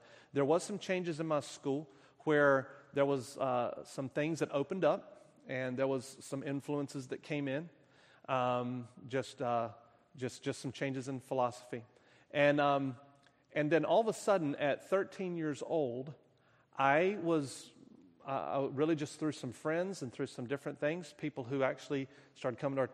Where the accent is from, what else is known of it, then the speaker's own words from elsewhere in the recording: North Carolina, United States; also born or lived in Tennessee, United States; I was born in Tennessee, then my family moved to North Carolina, and so I'm a southern boy, and I grew up down south.